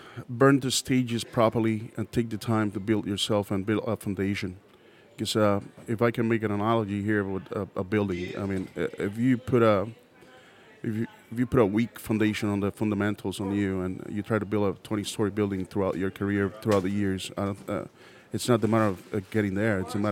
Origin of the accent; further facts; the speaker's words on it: Puerto Rico; born there; like I said, I was born in Puerto Rico. Latin Caribbean cuisine is what we go for at the house